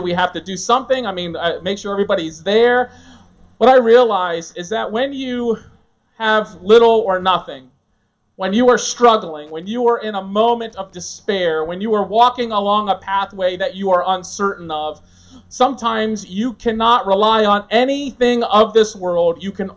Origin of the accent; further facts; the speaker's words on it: United States; And for sure, as an American, when the lights go out in sanctuary, the sound goes out